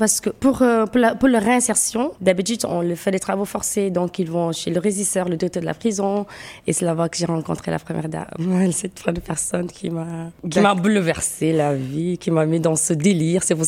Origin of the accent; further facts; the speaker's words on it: Senegal; Je suis sénégalaise pure sang.